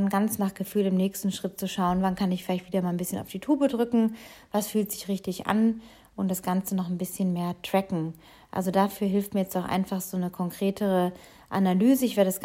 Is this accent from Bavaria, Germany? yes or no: no; Baden-Baden, Baden-Württemberg, Germany; in meiner alten Heimat Baden-Baden